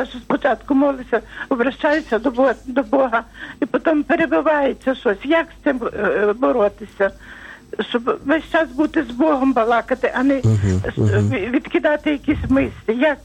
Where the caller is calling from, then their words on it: Izmail, Odesa Oblast, Ukraine; Це я з Ізмаїла, Одеської області. Ізмаїл з Костела Непорочне Зачаття Діви Марії